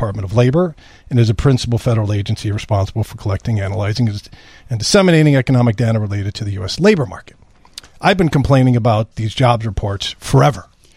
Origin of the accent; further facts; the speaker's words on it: Illinois, United States; I've known of your company because I grew up on the North Shore.